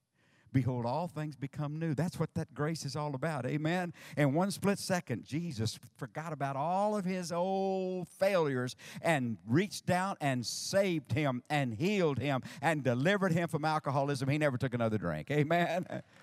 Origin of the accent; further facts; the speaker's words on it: Sour Lake, Texas, United States; I'm from Sour Lake, Texas. I know you're really excited to know where Sour Lake is. But it's really the home of Texaco.